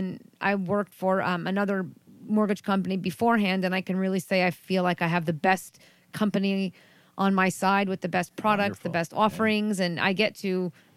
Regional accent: New York, United States; I'm originally from New York. I know the accent wouldn't even you wouldn't even have questioned it, right?

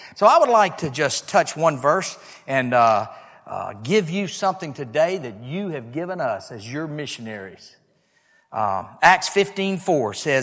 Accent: Louisiana, United States; Now, I'm from Louisiana. My wife is here with me. We've lived through 6 hurricanes

